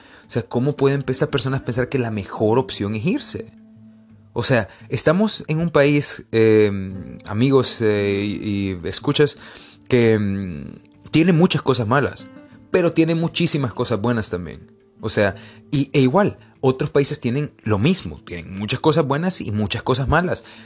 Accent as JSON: {"language": "Spanish", "country": "Honduras", "said": "yo soy hondureño, yo amo mi Honduras, amo mi país."}